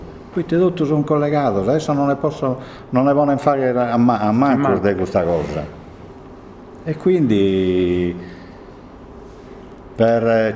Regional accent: Sardinia, Italy; che ho nascito in Sardegna e sono sardo.

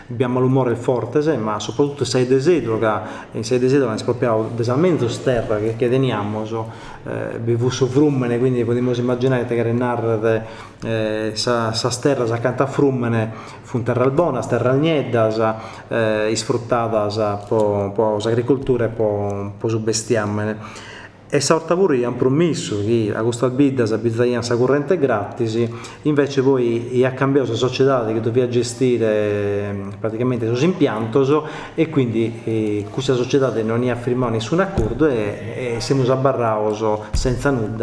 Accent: Sardinia, Italy; ma che noi sardo non siamo stati buoni a gestire dal suo incominzo.

